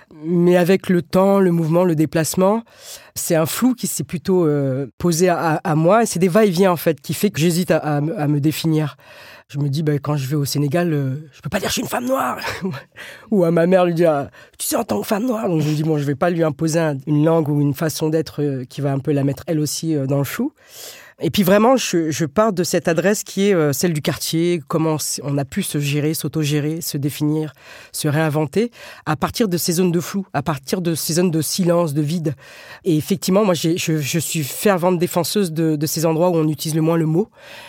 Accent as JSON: {"language": "French", "town": "Brétigny-sur-Orge", "region": "Île-de-France", "country": "France", "tie": "born or raised there", "said": "moi j'ai grandi à Brétigny-sur-Orge, à 30 km de Paris, mi-banlieue, mi-campagne"}